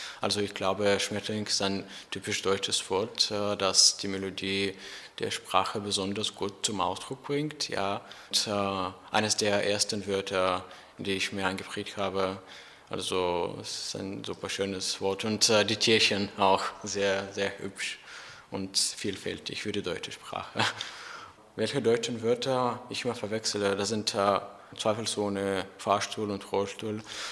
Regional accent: Bulgaria; German is a second language; Ich komme aus Bulgarien und bin im Jahr 2001 geboren.

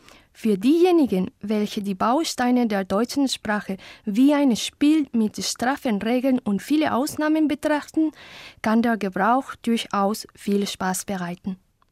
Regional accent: Lima, Peru; German is a second language; Ich komme aus Lima, Peru. Ich arbeite als Spanisch- und Deutschlehrerin an der Deutschen Schule Alexander von Humboldt in Lima.

